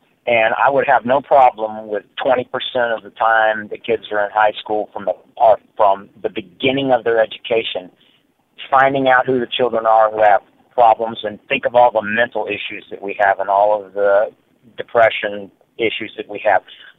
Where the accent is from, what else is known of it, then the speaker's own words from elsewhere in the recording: Florida, United States; I grew up in Duval County and went through the Duval County school system.